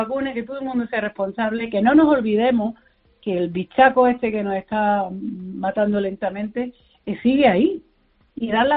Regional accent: Granada, Andalusia, Spain; now in Madrid, Spain; ya sabes que soy granadina, por los cuatro costados, muchas veces viviendo en Madrid me duele la vida de no poder vivir aquí en Granada

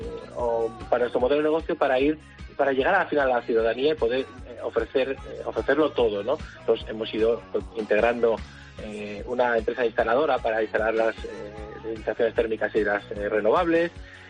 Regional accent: Guadalajara, Castilla-La Mancha, Spain; Lo primero, somos de Guadalajara, que eso me gusta mucho decirlo, ¿no?

